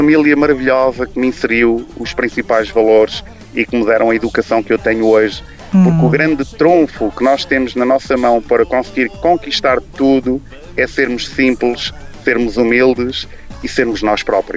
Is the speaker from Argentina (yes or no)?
no; Leiria, Portugal; Leiria, que é onde eu nasci, sou da cidade de Leiria.